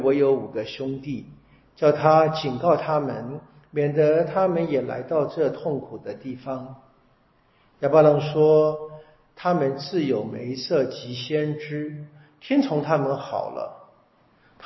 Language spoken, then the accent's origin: Chinese; China; 我们中国人说这个盖棺论定嘛，